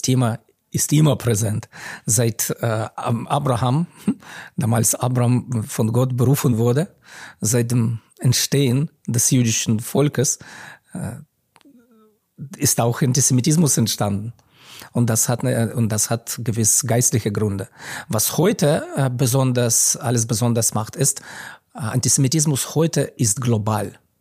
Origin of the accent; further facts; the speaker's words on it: Kyiv, Ukraine; Ich bin in der Sowjetunion aufgewachsen, heutige Ukraine, in Kiew.